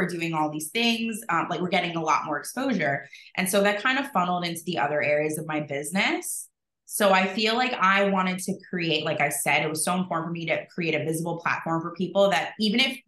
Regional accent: New York, United States; moved away as an adult; now in Boston, United States; I'm a New Yorker and I moved to Boston almost 10 years ago

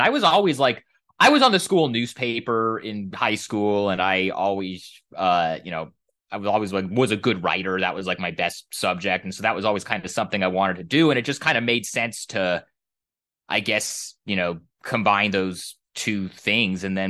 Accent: Portland, Oregon, United States; I grew up here in Portland. Obviously was a huge Blazer fan growing up because my dad would take me to games.

